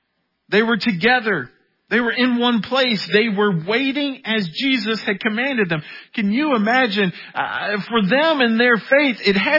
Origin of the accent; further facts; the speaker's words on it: Florida, United States; moved away as an adult; now in Texas, United States; the 18 years that I grew up in Florida, a hurricane at full strength never got to our hometown. And so when I finally moved to God's country in Texas